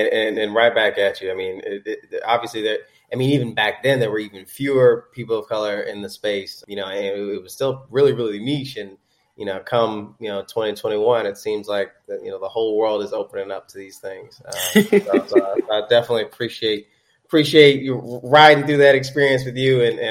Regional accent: Atlanta, Georgia, United States; So I'm Southern bred from Atlanta

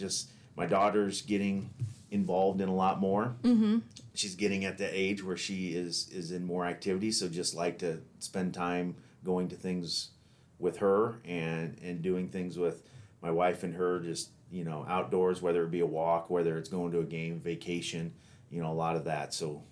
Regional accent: Seward, Nebraska, United States; Born and raised in Seward. Graduated from Seward High in 96. And so then went on to Concordia here in town

